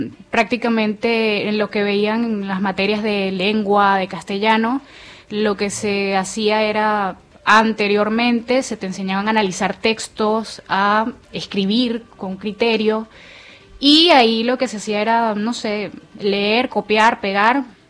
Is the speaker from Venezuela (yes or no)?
yes; Caracas, Capital District, Venezuela; now in Argentina; yo justamente vengo de Catia, que es una de las zonas más populares de allá, por decirlo así, algo parecido a la Villa 31